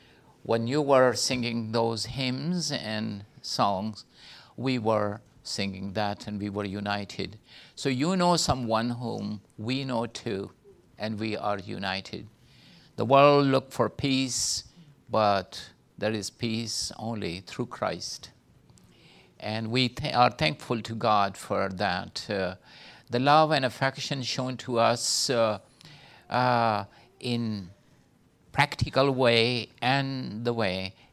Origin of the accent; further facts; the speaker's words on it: Pakistan; I come from Pakistan, from the remote part of Pakistan, tribal area